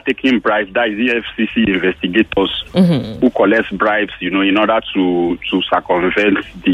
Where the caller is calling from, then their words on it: Ekpeye, Rivers, Nigeria; I'm calling you from Ekpeya.